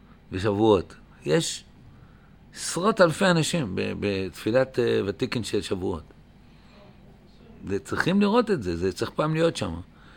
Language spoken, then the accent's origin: Hebrew; Jerusalem, Jerusalem District, Israel; אני ירושלמי, כן. אבל אני לא ירושלמי עצלן